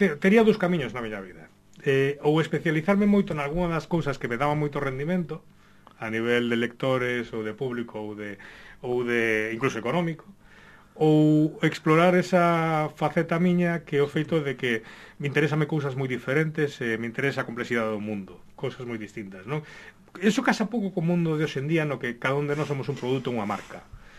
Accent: Galicia, Spain; Sinto que incluso como galego, como da miña época, da miña xeración

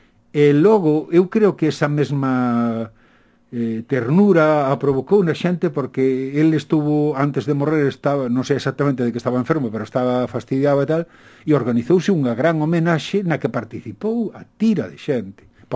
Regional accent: Mondoñedo, Galicia, Spain; Eu son de Mondoñedo

